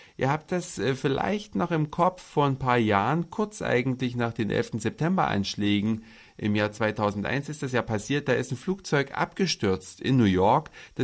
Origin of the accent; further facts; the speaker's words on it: Hamburg, Germany; so als Hamburger